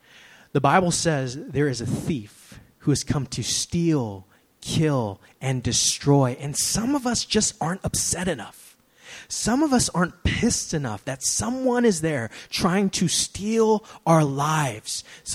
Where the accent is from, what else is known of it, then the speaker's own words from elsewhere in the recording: San Francisco, California, United States; you know, I grew up here in San Francisco.